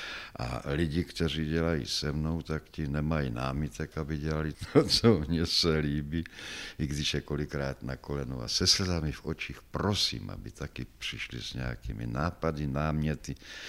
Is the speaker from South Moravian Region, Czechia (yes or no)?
yes; Brno, South Moravian Region, Czechia; now in Prague, Czech Republic; Ono to v podstatě začíná už ve 62. roce, kdy jsem přišel z Brna do Prahy.